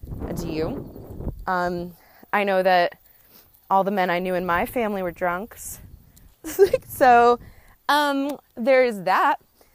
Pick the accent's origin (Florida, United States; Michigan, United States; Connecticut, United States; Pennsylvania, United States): Connecticut, United States; also born or lived in New York / Texas; I'm American, right? But I grew up in Connecticut and spent a decade in New York, and I spent 7 years in Texas.